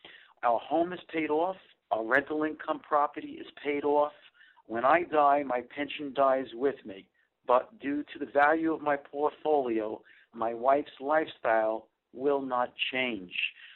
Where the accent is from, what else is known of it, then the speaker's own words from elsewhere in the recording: New York, United States; I'm from New York.